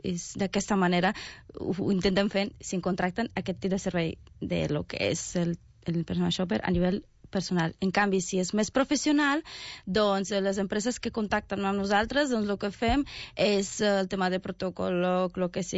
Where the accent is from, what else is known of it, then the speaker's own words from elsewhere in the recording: Romania; Catalan is a second language; now in Spain; Soc de Romania